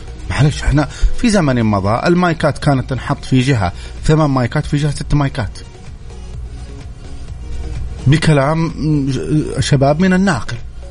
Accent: Saudi Arabia; ولكن عندنا في السعودية

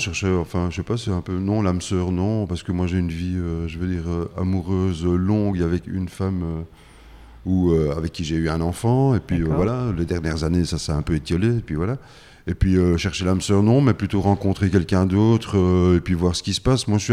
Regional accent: Belgium; on est belge, ouais. On habite à Bruxelles.

